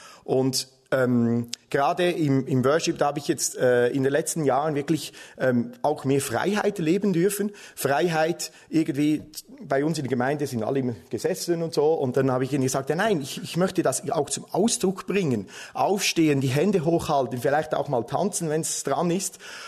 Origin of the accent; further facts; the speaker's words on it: Switzerland; wie ihr vielleicht schon hört, ich bin Schweizer